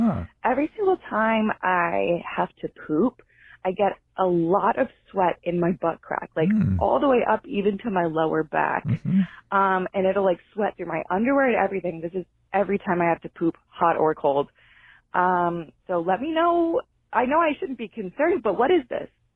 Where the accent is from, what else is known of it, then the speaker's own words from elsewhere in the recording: Maine, United States; I'm from Maine.